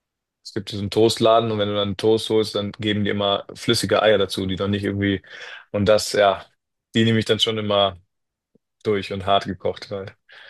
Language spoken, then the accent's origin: German; Germany; accent: German; Ja, ich habe einen richtig deutschen Akzent, aber ja, red's fließend